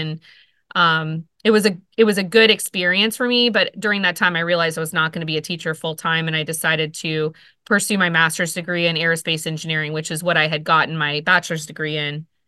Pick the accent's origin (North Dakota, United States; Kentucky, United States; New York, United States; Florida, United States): Florida, United States; Winter Haven; I came from a tiny town in Central Florida called Winter Haven.